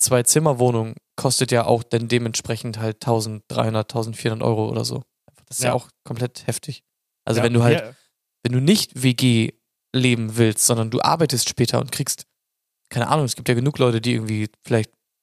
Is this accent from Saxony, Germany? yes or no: yes; Chemnitz, Saxony, Germany; Ich komme aus Chemnitz.